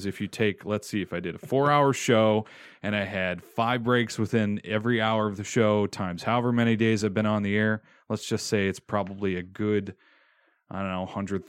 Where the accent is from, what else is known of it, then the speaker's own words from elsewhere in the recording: Three Oaks, Michigan, United States; now in St. Joseph, United States; I live in St. Joseph. I'm from Three Oaks around here in Michigan.